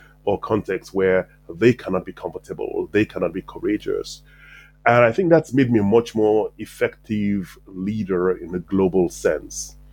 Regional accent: Sierra Leone; moved away as an adult; now in United States; I grew up in Sierra Leone. I was born in Sierra Leone, West Africa, and came to the US when I was about 18, 19 to attend college.

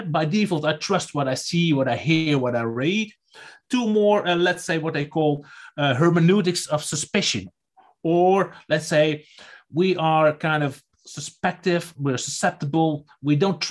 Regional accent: Netherlands; first language Dutch; English is a second language; because I'm from Holland, so we do it in Dutch as well.

